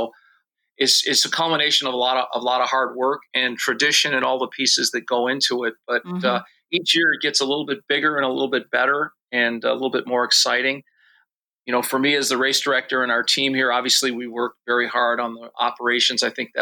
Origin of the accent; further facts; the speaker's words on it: Hammond, Indiana, United States; also born or lived in Harvey, Illinois; Yes, I live in the Chicagoland area. I grew up in Hammond, Indiana, which is part of the Chicagoland area.